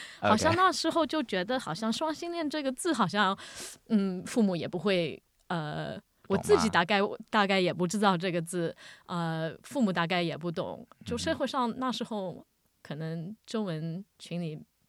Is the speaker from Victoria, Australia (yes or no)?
yes; Melbourne, Victoria, Australia; also born or lived in Shanghai, China; 我是在上海出生的，现在在澳洲快30年了，我今年32岁。我家人是我4岁的时候搬到墨尔本来，我在这里长大，这里读书，再到了2016年，过年的时候我回到上海去工作